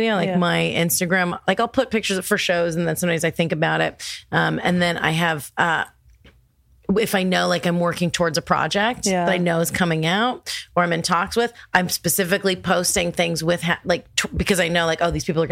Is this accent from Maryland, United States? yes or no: no; Los Angeles, California, United States; Well, LA/Orange County, East LA, and then moved back and forth when my parents were divorced.